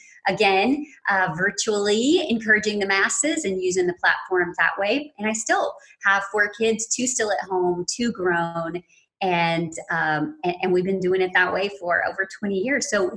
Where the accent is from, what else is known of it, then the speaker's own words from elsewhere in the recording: the South, United States; well, I'm a Southern girl.